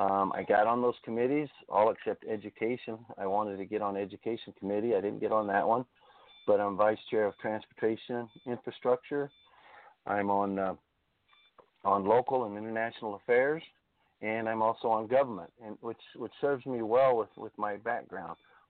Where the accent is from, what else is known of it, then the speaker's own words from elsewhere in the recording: Benson, United States; And we grew up together there in Benson.